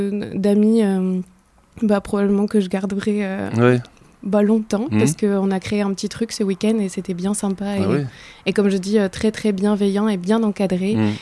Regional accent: Juan-les-Pins, Provence-Alpes-Côte d'Azur, France; also born or lived in Bayonne; Mais moi, je suis née à Bayonne, mais j'ai fait la plupart de ma vie, du coup, dans le sud-est, à côté de Nice, à Juan-les-Pins, exactement.

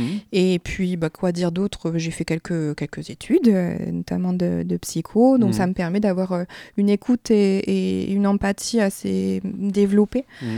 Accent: Toulouse, Occitanie, France; moved away; moi je suis toulousaine d'origine et je suis arrivée dans les Landes il y a à peu près 6 ans.

